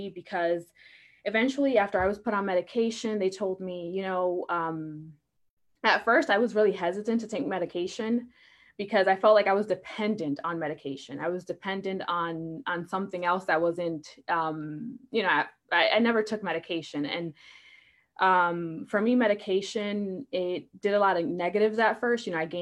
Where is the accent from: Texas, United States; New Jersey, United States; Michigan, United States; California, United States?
New Jersey, United States; Basically, I came from New Jersey, and I have bipolar disorder